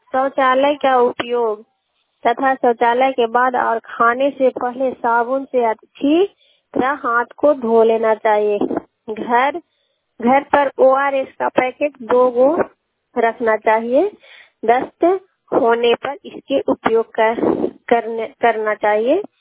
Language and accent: Hindi; Harnaut, Bihar, India; थाना हरनौत, जिला नालंदा के रहने वाली हूँ।